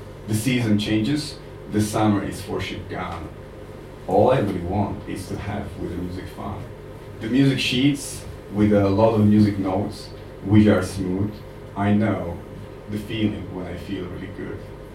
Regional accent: Slovakia; English is a second language; from Slovakia, for those who doesn't know.

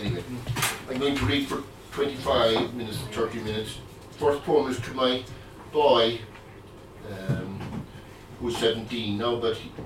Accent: Cork, Munster, Ireland; This is unusual for me, since I am from Cork City

